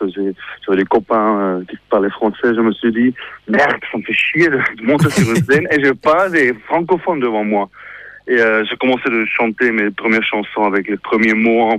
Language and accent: French; Saint-Gilles, Switzerland; now in Fribourg, Switzerland; Moi j'ai grandi à Saint-Gilles, mais j'habite depuis 15 ans en ville à Fribourg.